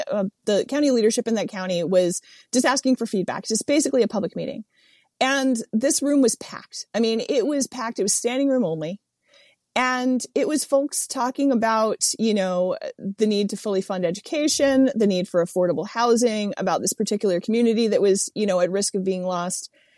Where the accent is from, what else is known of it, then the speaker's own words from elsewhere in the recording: Delaware, United States; because I grew up in Delaware and was like on his 1988 campaign as like a little tiny child.